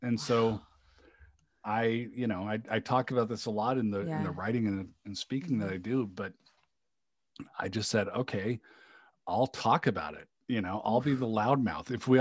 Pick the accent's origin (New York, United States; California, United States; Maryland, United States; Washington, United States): Washington, United States; Seattle; I lived in Seattle for a long time. I grew up in the Seattle area.